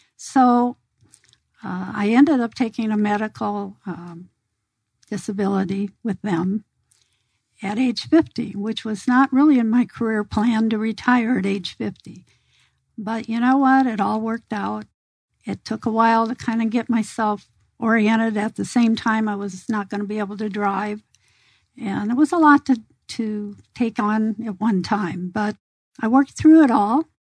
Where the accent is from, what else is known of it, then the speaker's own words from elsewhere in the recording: Midwest, United States; Well, I grew up in the Midwest and went to Iowa State University, graduated from there.